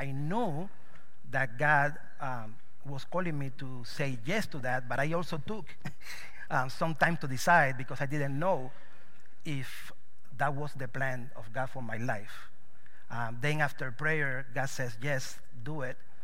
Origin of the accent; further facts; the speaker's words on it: Cuba; moved away as an adult; So I came from Cuba in 2001. I came from Cuba with a backpack.